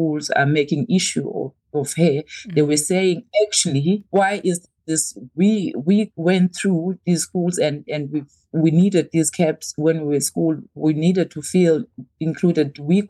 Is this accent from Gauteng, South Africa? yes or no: no; Makhanda, Eastern Cape, South Africa; Well, in where I grew up in Makanda, I don't know.